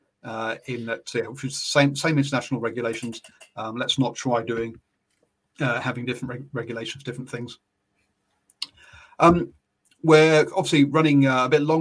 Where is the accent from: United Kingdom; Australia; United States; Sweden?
United Kingdom; England; Look, I'm English, I want England to win it, right?